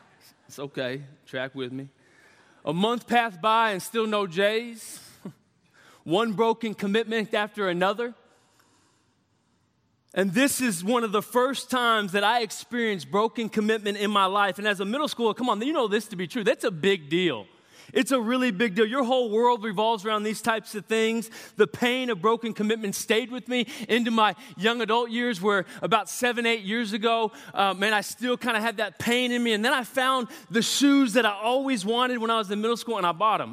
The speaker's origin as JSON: {"language": "English", "region": "Texas", "country": "United States", "said": "Come on, because I'm from Texas, but they lost."}